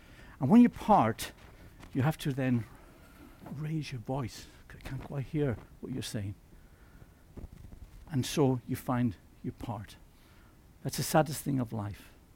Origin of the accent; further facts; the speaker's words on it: Lewis, Scotland, United Kingdom; born there; I was born in Lewis.